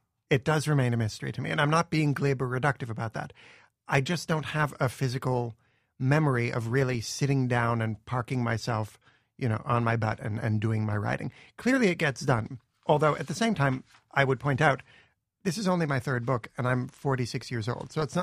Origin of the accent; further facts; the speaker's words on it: Canada; I'm Canadian, after all.